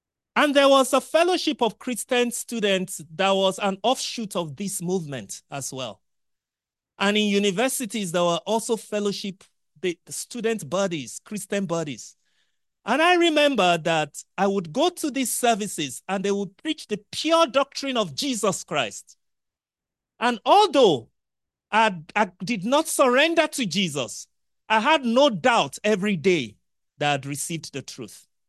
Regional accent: Nigeria; I grew up in Nigeria.

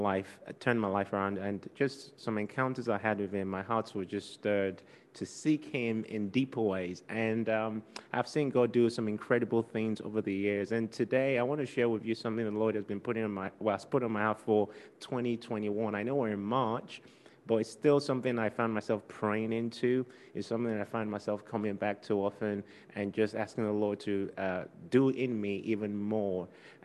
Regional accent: Liberia; born there; I was born on the mission field. So I was born in Liberia, and my dad is obviously Nigerian. My mom is from Ghana.

